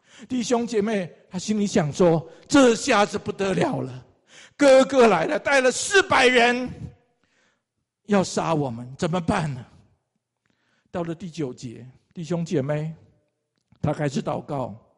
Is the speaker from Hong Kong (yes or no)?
no; Taiwan; 我是从台湾来的